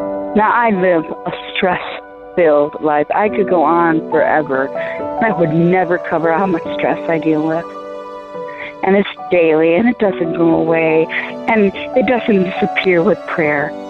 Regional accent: Lansing, Michigan, United States; I'm from Lansing, Michigan.

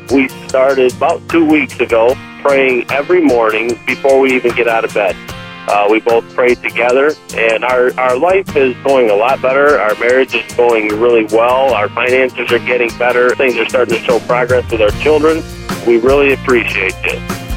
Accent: Michigan, United States; I'm from Michigan.

